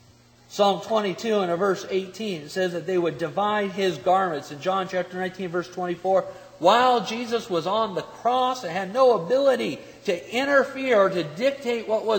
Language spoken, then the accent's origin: English; Portland, Oregon, United States; born there; I was born in Portland, Oregon. Love the city. Beautiful city. But it rains a lot there.